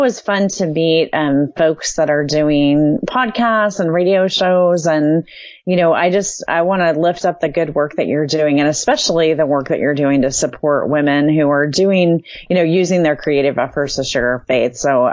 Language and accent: English; California, United States; also born or lived in Indiana; I was born in Indiana. My mom and dad are so crazy that I was born in 1963, and I'm, you know, I basically when I was 6 weeks old, my mom put me in the back of their car and we drove to California. And that's where I grew up